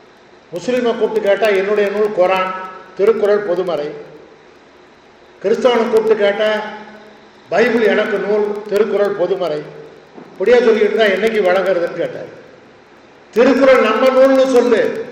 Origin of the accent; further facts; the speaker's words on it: Pallam, Tamil Nadu, India; நான் என்னுடைய சொந்த ஊரான பள்ளத்தில் பல ஆண்டுகளுக்கு முன்னால் திருக்குறள் கழகம் என்று ஒரு அமைப்பை நிறுவினேன்.